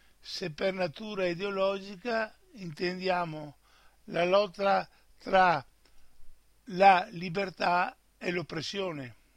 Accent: Veneto, Italy; Noi come veneti ci limitiamo a parlare della provincia di Belluno

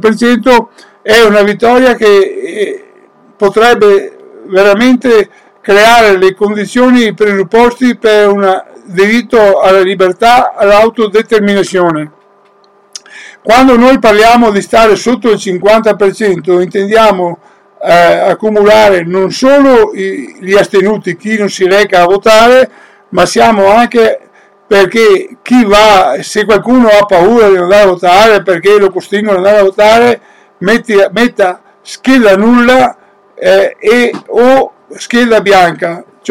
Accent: Veneto, Italy; noi come Veneti subiremo le conseguenze

